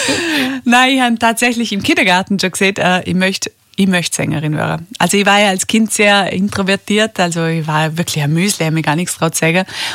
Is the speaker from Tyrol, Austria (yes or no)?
no; Rankweil, Vorarlberg, Austria; now in Altach, Austria; ich komme aus Altach, ursprünglich aus Rankweil.